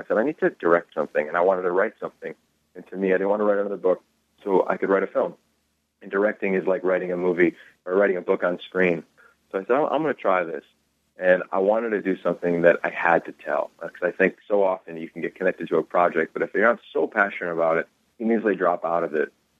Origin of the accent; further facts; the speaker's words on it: Pennsylvania, United States; about being at Pitt and growing up in Pennsylvania and taking a run at Los Angeles and being a young coach at SC.